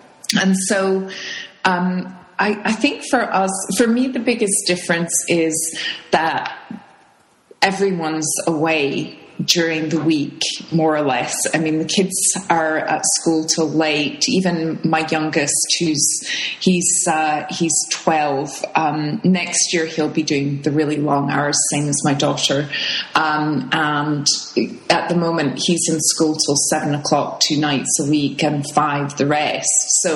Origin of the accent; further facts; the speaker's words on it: Edinburgh, Scotland, United Kingdom; So we are back in Edinburgh, which is my home country, but neither my husband nor the kids have ever lived here.